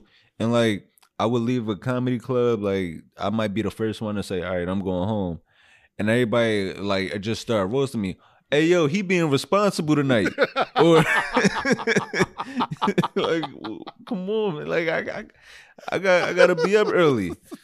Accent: Philadelphia, Pennsylvania, United States; But it also definitely does catch me off guard because I'm still from Philly

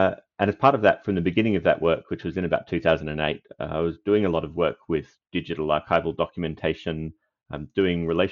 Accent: Canberra, Australian Capital Territory, Australia; from Canberra in Australia, and I want to acknowledge that although it's now referred to as Canberra, I'm speaking from Ngunnawal and Ngambri country

